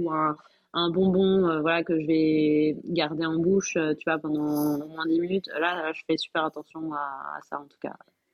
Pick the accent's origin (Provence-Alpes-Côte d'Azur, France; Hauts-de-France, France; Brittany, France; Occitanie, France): Hauts-de-France, France; Moi, je viens du Nord, alors du coup, la betterave, en plus, c'est super bien.